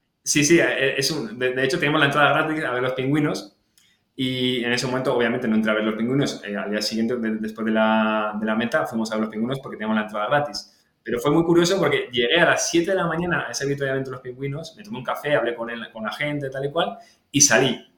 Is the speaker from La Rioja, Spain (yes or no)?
yes; La Rioja, Spain; Entonces, yo que vengo de La Rioja, bosque, naturaleza y demás, siempre lo echo de menos.